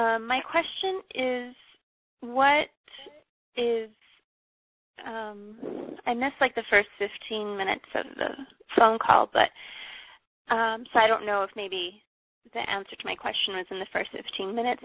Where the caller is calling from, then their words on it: Texas, United States; I'm calling from Texas.